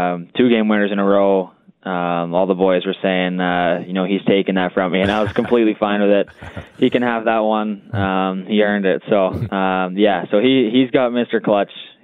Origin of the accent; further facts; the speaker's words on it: Saskatoon, Saskatchewan, Canada; growing up in Saskatoon, obviously I was, you know, always going